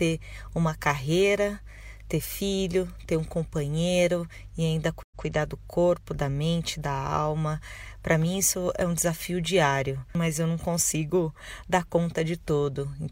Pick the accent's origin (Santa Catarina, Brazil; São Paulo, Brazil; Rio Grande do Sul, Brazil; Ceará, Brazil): São Paulo, Brazil; eu sou de São Paulo, capital.